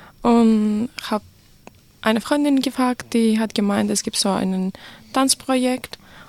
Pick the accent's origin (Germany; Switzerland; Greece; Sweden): Greece; bin 19 Jahre alt und ich bin jetzt 3 Jahre im Talk-Projekt. Ich komme aus Griechenland